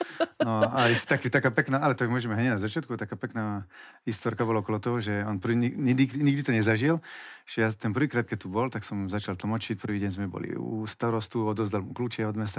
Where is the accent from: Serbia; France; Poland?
France; now in Slovakia; Ja som neodišiel z Francúzska, pretože tam mi bolo zle.